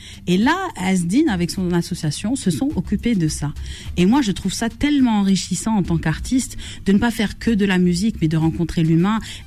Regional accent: Algeria; en tant que maman, en tant que femme, en tant que citoyenne, en tant qu'africaine, en tant qu'algérienne

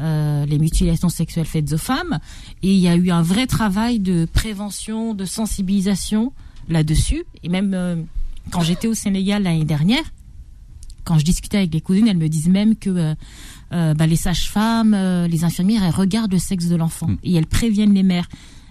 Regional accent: France; moi je suis née en France, j'ai grandi, j'ai eu la chance d'aller à l'école.

